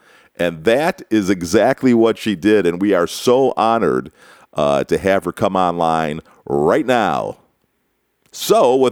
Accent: Morton Grove, Illinois, United States; Well, I grew up in Morton Grove.

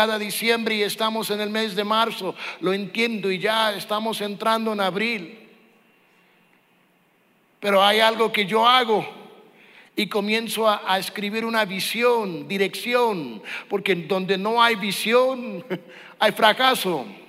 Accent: United States; Damas y caballeros, yo soy el único gringo que vas a conocer que va a comer tacos de cabeza.

